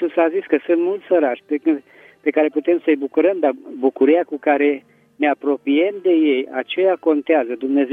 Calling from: Petroșani, Hunedoara County, Romania; din Petrușani.

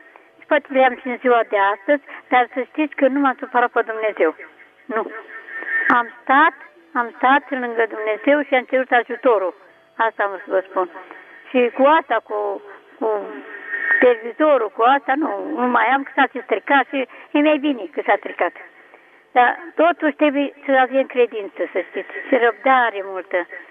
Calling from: Chitila, Ilfov, Romania; și sunt din Chitila.

